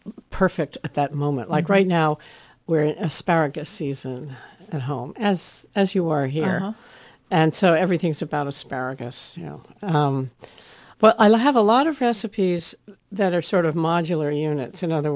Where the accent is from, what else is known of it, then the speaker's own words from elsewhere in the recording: New York City, New York, United States; And I grew up in New York City, but we had a little country house. And my grandparents in Louisiana were wonderful food gardeners.